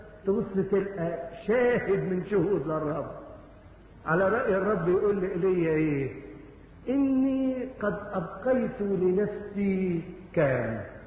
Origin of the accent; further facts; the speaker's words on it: Egypt; الجليل ده زي عندنا في مصر حتت فقيرة